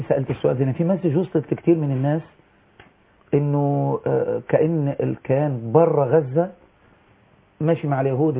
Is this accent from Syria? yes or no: no; Egypt; عندنا في مصر في أزمة ثقة بين جماعة الإخوان وبقية الفصائل